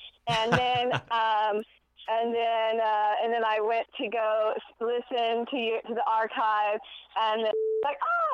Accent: Austin, Texas, United States; No. I'm originally from Texas.

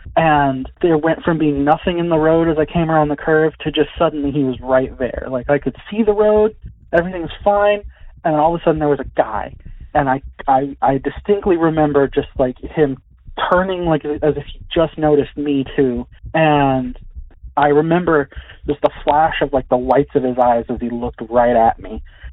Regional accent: West Virginia, United States; I'm from West Virginia

